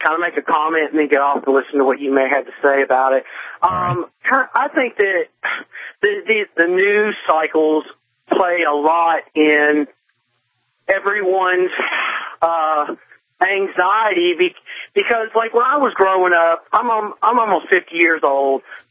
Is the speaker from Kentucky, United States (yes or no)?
yes; Louisville, Kentucky, United States; I'm from Louisville, Kentucky, and back in the day, they only told you a certain amount of things because they didn't want the public to panic.